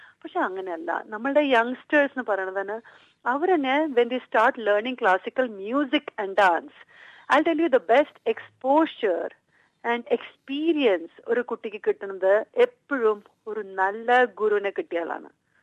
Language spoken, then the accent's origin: Malayalam; Kerala, India; ഞാനൊരു മലയാളിയായിട്ട് നമ്മളുടെ നാടൻ കലേനെ നമ്മൾ എൻകറേജ് ചെയ്തില്ലെങ്കിൽ പിന്നെ ആര് ചെയ്യും.